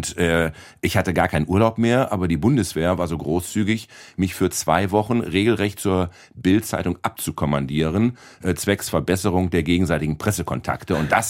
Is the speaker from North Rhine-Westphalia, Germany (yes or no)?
yes; Bielefeld, North Rhine-Westphalia, Germany; ich komme aus Bielefeld, mein Vater war dort Rechtsanwalt.